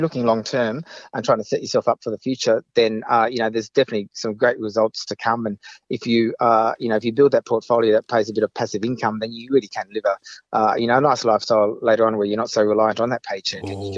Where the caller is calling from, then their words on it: Sydney, New South Wales, Australia; I'm in Sydney.